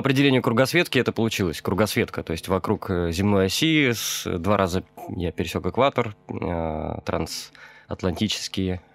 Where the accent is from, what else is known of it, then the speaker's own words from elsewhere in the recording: Voronezh, Voronezh Oblast, Russia; Родился в Воронеже в 84 году, сейчас мне 30 лет. Родился и вырос я на улице Лизюкова